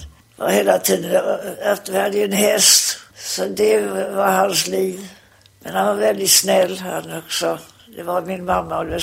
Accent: Falkenberg, Halland County, Sweden; Ja, uppvuxen i Falkenberg, ja.

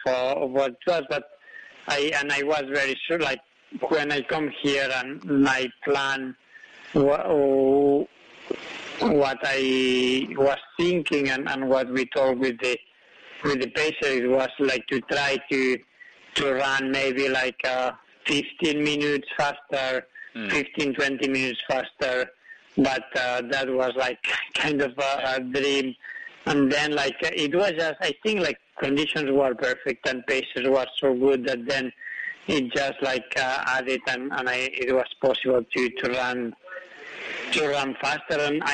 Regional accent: Spain; born there; English is a second language; I was born in Spain, but in a hut at 2,000 meters

